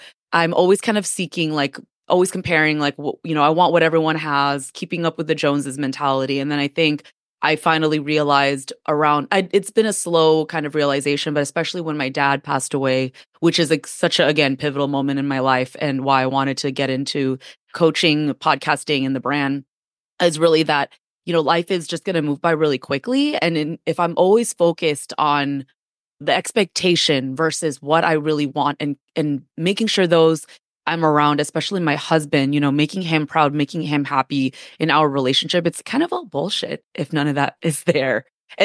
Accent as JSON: {"language": "English", "country": "United States", "said": "So I'm Filipino American, first generation, which obviously is a huge reason why I decided to work with you"}